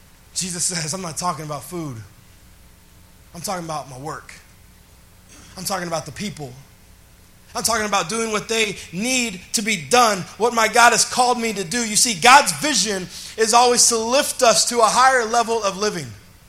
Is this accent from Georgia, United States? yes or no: no; Dallas, Texas, United States; I am a Texas forever kid, born and raised in Dallas. And there is something beautiful about a painted Texas sunrise or sunset.